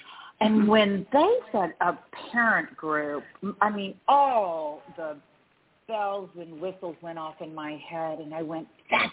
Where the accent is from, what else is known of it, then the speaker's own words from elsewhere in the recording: Los Angeles, California, United States; they were all from the Northeast Coast, basically, and I was coming from Los Angeles.